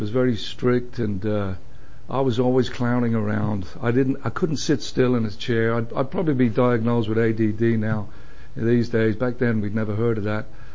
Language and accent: English; London, United Kingdom; born there; I was actually born in London in a big Irish community in 1957, and it was a very interesting place to be born.